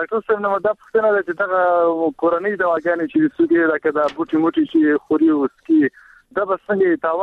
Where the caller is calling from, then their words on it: Baghlan, Afghanistan; ما د بغلان.